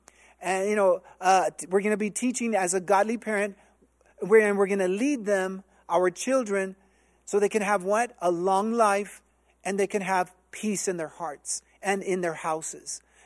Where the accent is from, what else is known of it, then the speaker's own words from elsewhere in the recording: Alamo, Texas, United States; also born or lived in Tremont, Utah / California; I was born in Tremont, Utah, I grew up in California until I was about 7 years old. Then our parents decided to move to Alamo, Texas in 1970, more or less. It was a small little town